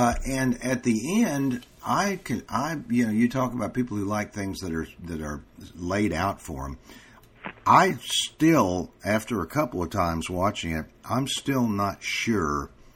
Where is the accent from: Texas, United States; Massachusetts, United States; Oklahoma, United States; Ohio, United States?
Oklahoma, United States; I'm from Oklahoma, so we are